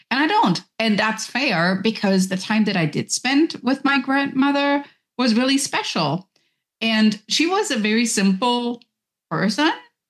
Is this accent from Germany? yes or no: yes; Germany; because I grew up in Germany.